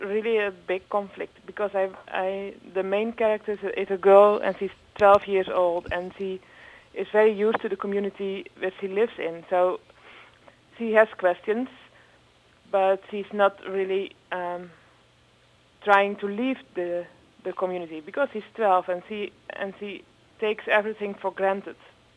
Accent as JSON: {"language": "English", "country": "Netherlands", "second_language": "English", "said": "Yeah, I'm a novelist from the Netherlands"}